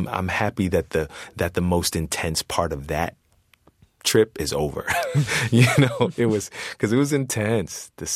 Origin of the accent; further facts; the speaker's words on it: Philadelphia, Pennsylvania, United States; Growing up in Philadelphia, I knew very well about the work of William Still